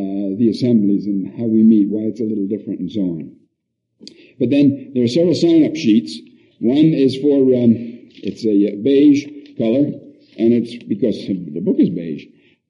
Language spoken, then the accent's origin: English; New York, United States; I'm from New York and have for all my life been a Yankee fan.